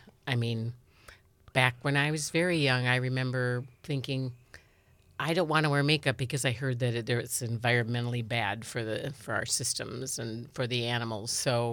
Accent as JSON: {"language": "English", "region": "Wisconsin", "country": "United States", "tie": "born or raised there", "said": "I grew up right here in Marathon County and out in the country. I was a country gal who just would rather play outside than do anything inside the house."}